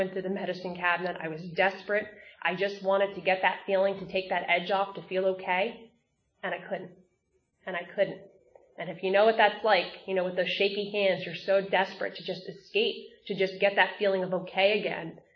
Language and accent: English; Ireland; And I went to this family, I'm Irish, so an Irish wake